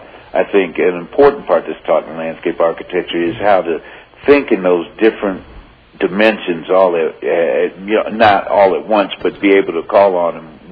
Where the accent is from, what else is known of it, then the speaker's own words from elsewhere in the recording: Midwest, United States; now in Colorado, United States; Or where I grew up in the Midwest, you know.